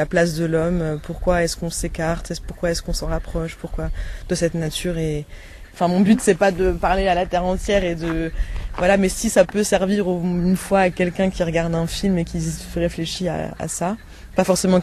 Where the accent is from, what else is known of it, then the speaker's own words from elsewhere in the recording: Paris, Île-de-France, France; j'étais à la fac à Paris, je suis parisienne de base.